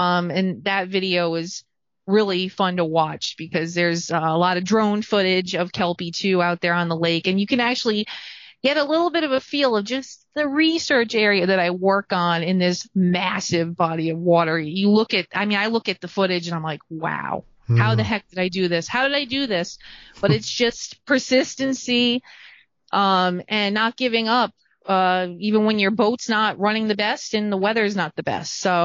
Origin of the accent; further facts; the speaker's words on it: Rhode Island, United States; I'm from New England, so Rhode Island off the coast, when you went swimming, you didn't go swimming until like August because the water was so cold.